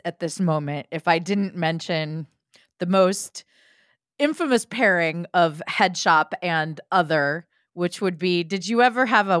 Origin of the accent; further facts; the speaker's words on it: Ohio, United States; now in New York City, United States; I'm from Ohio, grew up with certain music. Now I'm in New York City.